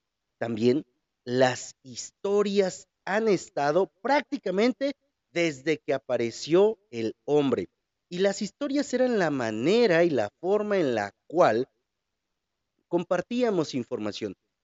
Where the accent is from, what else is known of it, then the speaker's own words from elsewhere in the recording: Huajuapan de León, Oaxaca, Mexico; de esos que pocas veces se aguantan aquí en mi pueblo, en Huajuapan de León